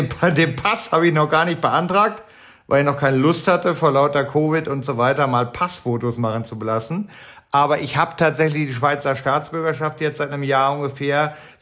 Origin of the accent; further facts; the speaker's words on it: Detmold, North Rhine-Westphalia, Germany; also born or lived in Bielefeld; now in Zürich, Switzerland; ich bin in der Tat in Bielefeld geboren, aber in Detmold aufgewachsen. Das ist 25 Kilometer weg von Bielefeld.